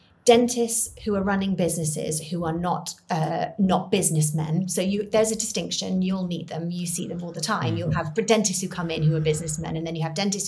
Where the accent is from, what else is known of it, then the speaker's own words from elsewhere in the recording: United Kingdom; In general, I think, being British, we do it.